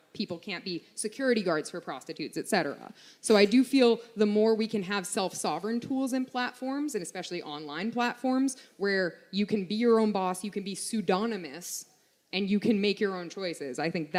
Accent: Canada; like I come from Canada

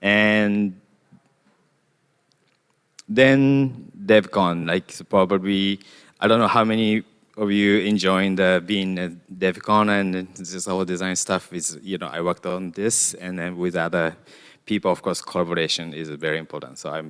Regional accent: Japan; I'm a designer at the Ethereum Foundation, and I'm from Japan.

